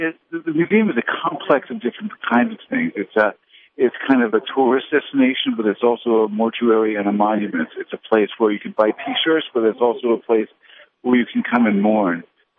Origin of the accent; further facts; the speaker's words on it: New York, United States; I mean, I'm a New Yorker, but I happened to be in Washington that day.